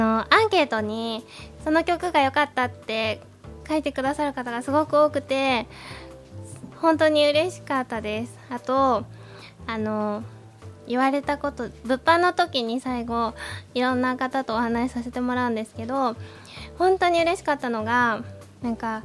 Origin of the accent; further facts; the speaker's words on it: Hokkaido, Japan; now in Tokyo, Japan; は北海道出身なので